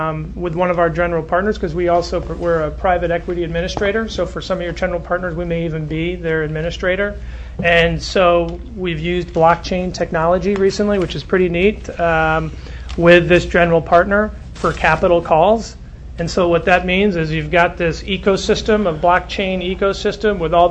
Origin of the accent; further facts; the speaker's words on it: Chicago, Illinois, United States; I'm a Chicagoan. I got to work on it.